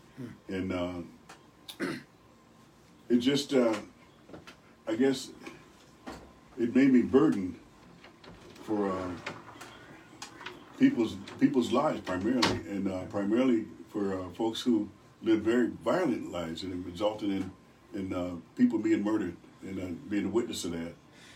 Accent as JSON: {"language": "English", "town": "Rochester", "region": "New York", "country": "United States", "tie": "born or raised there", "said": "I grew up on the west side of Rochester, born and raised in Rochester, New York. And I spent the majority of my life over on the west side until I went to the Navy."}